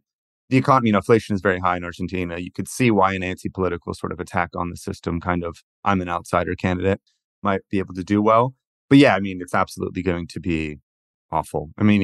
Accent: California, United States; And like, I'm from California, like Arnold Schwarzenegger was one of these

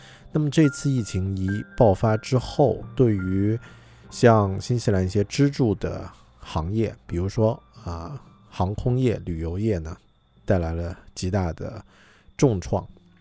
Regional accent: China; 因为和我们中国人不一样，很多洋人他的生活习惯是没有储蓄这个概念的。之前我看到一个数据，第一次看到的时候吓了一跳，因为当时我还没有出国

